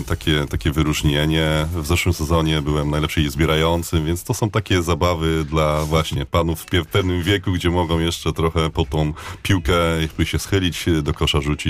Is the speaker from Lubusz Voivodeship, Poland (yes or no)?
no; Konin, Greater Poland Voivodeship, Poland; Jestem, urodziłem się w Koninie i tam zdobywałem te szlify. Uczyłem się koszykówki w Koninie.